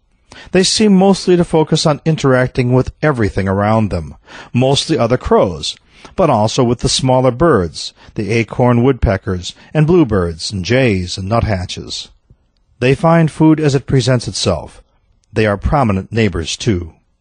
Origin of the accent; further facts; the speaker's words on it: Midwest, United States; I grew up in the Midwest where squirrels were residents.